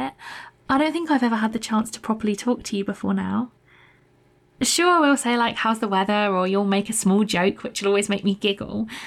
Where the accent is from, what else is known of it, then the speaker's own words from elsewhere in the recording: United Kingdom; And without sounding like a typical cliche, being British, I do much prefer a cup of tea.